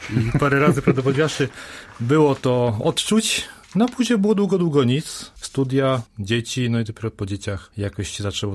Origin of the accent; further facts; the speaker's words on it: Kuyavian-Pomeranian Voivodeship, Poland; Ja pochodzę ze wsi na Kujawach.